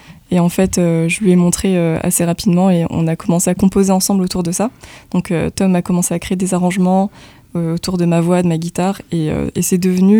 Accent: French Guiana, France; born there; je suis née en Guyane, c'est ça. Mon père est nigérien.

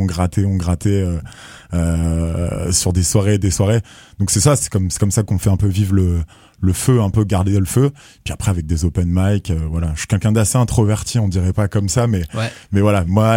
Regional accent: Bordeaux, Nouvelle-Aquitaine, France; now in Rennes, France; Je suis né à Bordeaux, en gros. Je suis originaire vraiment de Bordeaux à la base. C'est là-bas que j'ai commencé à rapper aussi.

